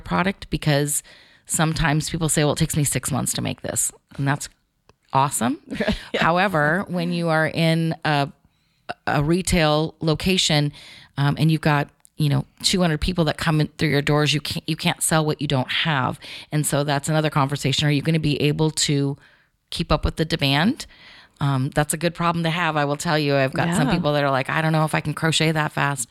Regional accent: Garden Grove, California, United States; Growing up in Southern California, Garden Grove is real close to Huntington Beach.

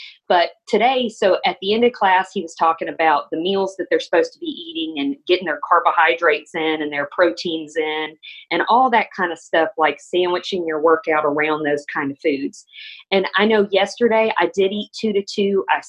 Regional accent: Texas, United States; now in Louisiana, United States; I'm from South Texas, but I live in Louisiana now.

